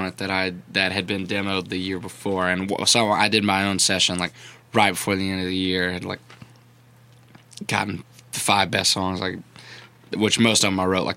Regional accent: Baton Rouge, Louisiana, United States; I grew up in Baton Rouge, like

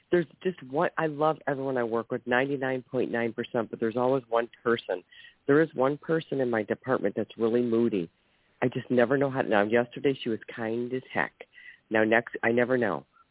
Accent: Ohio, United States

